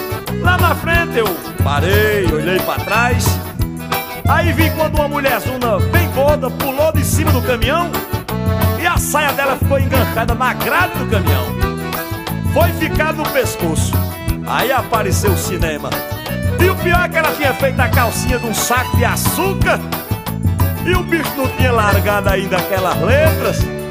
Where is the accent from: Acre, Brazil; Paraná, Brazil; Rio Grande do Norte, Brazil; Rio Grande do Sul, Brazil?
Rio Grande do Norte, Brazil; Jardim do Seridó; Eita, Siridó, região onde eu fui criado. É, porque eu nasci em Campina Grande e me criei em Jardim do Siridó, Rio Grande do Norte.